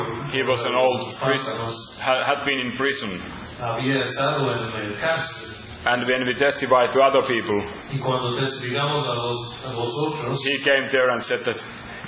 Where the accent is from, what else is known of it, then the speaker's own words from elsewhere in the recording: Finland; We said that we are missionaries from Finland.